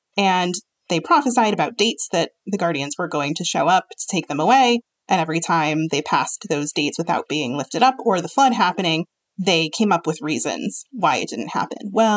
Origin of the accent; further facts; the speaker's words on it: East Coast, United States; I have worked in tech. I come from the East Coast.